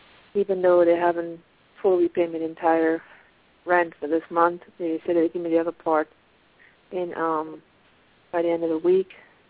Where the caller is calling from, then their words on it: Pennsylvania, United States; I'm calling from Pennsylvania.